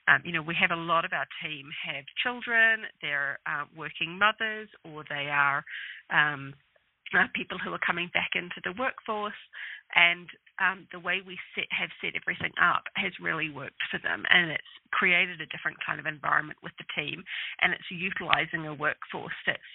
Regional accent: New Zealand; now in United Kingdom; Myself and my co-founder, Janine Manning, who's an angel investor herself, we're both Kiwis, so we're both originally from New Zealand and we're living in the UK

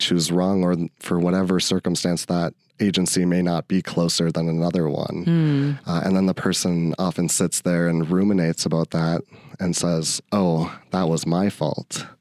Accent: Minnesota, United States; So back when I was in high school, and I grew up in Minnesota, each high school had their own tradition

